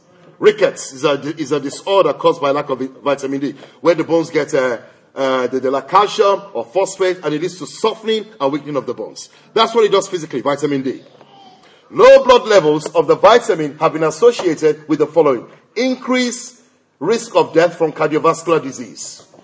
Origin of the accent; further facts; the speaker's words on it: England, United Kingdom; Born and bred in England, went back to Africa, stayed in the sun.